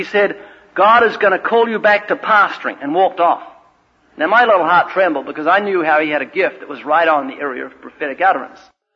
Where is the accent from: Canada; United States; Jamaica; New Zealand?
New Zealand; I was from New Zealand and to the south is just penguin.